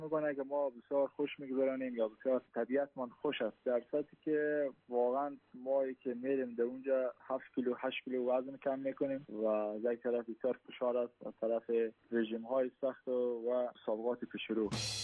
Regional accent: Afghanistan; ما برای وطن خودمان افغانستان که فعلا وضعیت چیزها وضعیت بدی است

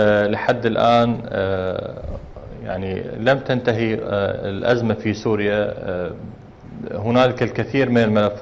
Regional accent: Iraq

